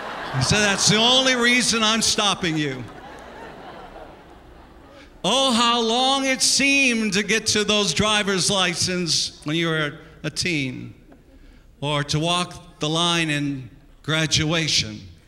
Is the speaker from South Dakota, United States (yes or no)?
yes; South Dakota, United States; Now, I grew up in South Dakota. In South Dakota, you could drive at the age of 14.